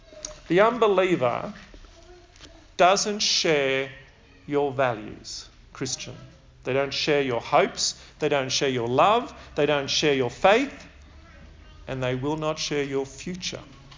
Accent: Australia; And of course, we also identify ourselves particularly as being Australian when we go overseas. We represent Australia.

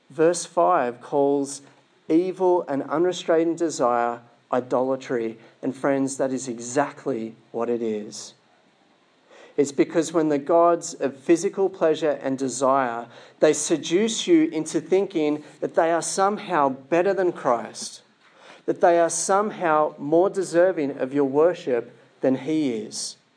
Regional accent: Sydney, New South Wales, Australia; even though I'm from Sydney, I've been camping in the Alpine region out here for many years.

